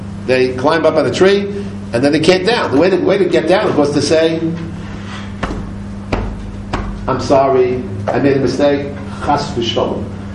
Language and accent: English; New York City, New York, United States; I remember years ago, I grew up actually in New York City, and I used to watch from time to time people working on the potholes in New York City.